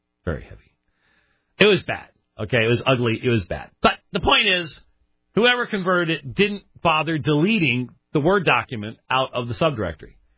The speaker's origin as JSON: {"language": "English", "region": "Arizona", "country": "United States", "tie": "born or raised there", "also_born_or_lived": "Minneapolis / Pennsylvania", "said": "I was born in Minneapolis. But I was only there for 5.5 years or so. I spent 6 years in Pennsylvania. And then the rest of the time in Arizona."}